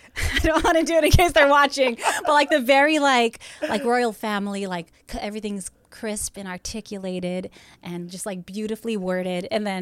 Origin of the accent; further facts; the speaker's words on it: California, United States; I'm like, what accent? I grew up in California.